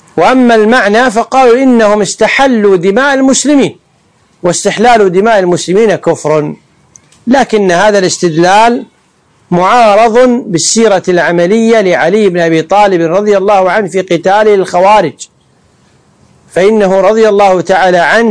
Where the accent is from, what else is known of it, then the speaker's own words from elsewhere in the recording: Kuwait; لما أمر ولي الأمر عندنا في الكويت بتسليم الأسلحة